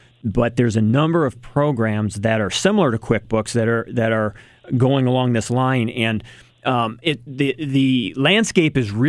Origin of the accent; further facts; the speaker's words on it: Eugene, Oregon, United States; also born or lived in Corvallis; but I grew up in Eugene and Corvallis, so let me have my opinion, right?